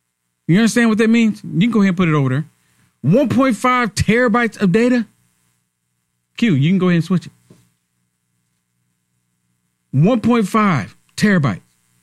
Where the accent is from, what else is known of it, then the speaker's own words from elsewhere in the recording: Illinois, United States; I am from Illinois.